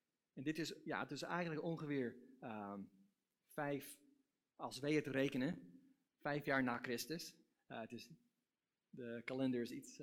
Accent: United States; Dutch is a second language; now in Netherlands; Wij komen uit Amerika en het is nog steeds ongelooflijk dat wij kunnen met een telefoon praten met oma en opa duizenden kilometers weg.

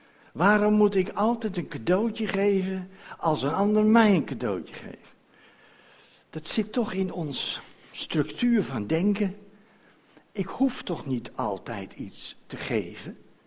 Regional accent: Netherlands; En daar hebben wij als mensen, zeker als Nederlanders, in algemene zin het moeite mee

